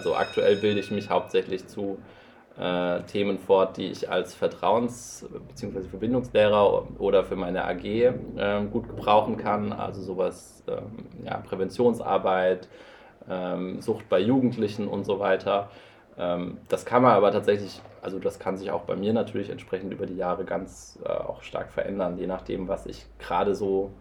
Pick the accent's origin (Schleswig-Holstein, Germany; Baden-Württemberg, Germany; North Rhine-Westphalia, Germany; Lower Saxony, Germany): Baden-Württemberg, Germany; Stuttgart; Ich bin geboren in Stuttgart. Der Großteil meiner Familie kommt auch noch aus dieser Gegend und wohnt da weiterhin. Und ich bin auch in Baden-Württemberg in die Schule gegangen.